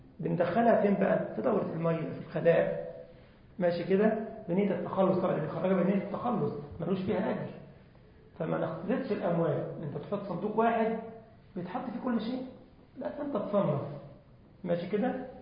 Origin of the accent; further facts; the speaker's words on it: Egypt; بيسموه زفت احنا عندنا في مصر اسمه زفت